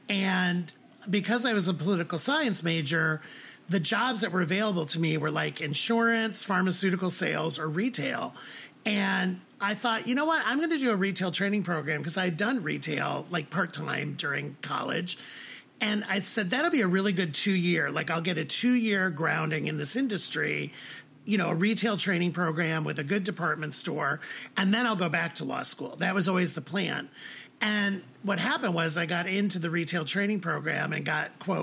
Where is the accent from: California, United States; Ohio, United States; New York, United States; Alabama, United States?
Ohio, United States; Toledo; And again, I was growing up in Toledo in the 70s and 80s. It was a very different time.